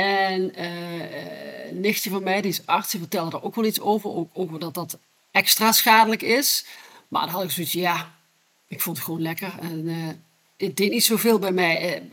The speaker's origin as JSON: {"language": "Dutch", "town": "Maastricht", "region": "Limburg", "country": "Netherlands", "tie": "born or raised there", "said": "geboren en getogen in Maastricht. Inmiddels 61 jaar oud"}